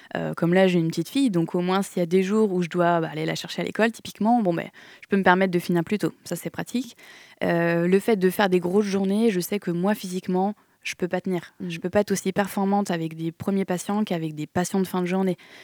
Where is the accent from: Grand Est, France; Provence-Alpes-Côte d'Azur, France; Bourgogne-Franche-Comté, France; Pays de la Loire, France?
Pays de la Loire, France; Cholet; now in Nantes, France; Parce que donc moi je viens de Cholet